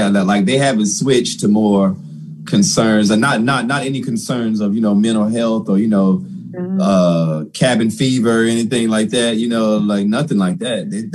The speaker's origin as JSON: {"language": "English", "town": "Charlotte", "region": "North Carolina", "country": "United States", "tie": "born or raised there", "said": "I'm from Charlotte. So it says 704 raised me, but the 336 made me."}